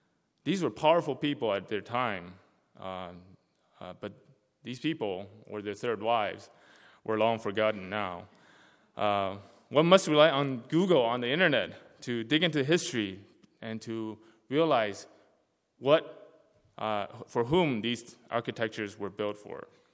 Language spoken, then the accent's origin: English; Taiwan; now in Canada; I grew up in Taiwan, that little green circle southeast of China.